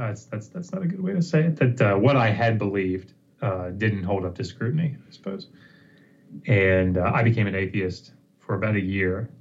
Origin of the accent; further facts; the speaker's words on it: Maryland, United States; So, I ended up settling back where I grew up in Southern Maryland and doing construction